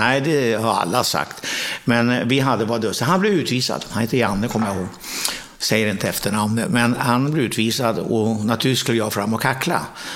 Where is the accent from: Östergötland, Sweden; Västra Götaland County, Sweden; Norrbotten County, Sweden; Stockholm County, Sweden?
Stockholm County, Sweden; Nacka; Nacka är ju en rätt så bra kommun. Jag kommer ihåg när vi flyttade ut från Stockholm, för jag följde Stockholm 1948, då grät min mamma för att flytta ut på landet. Men det blev ju bättre. Jag gick i Nacka realskola